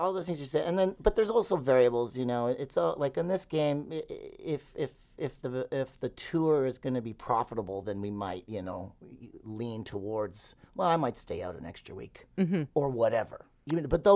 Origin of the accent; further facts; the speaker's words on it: Ontario, Canada; now in Winnipeg, Canada; Kara and I are both from away. She's from Alberta, I'm from Ontario. And we met here in Winnipeg.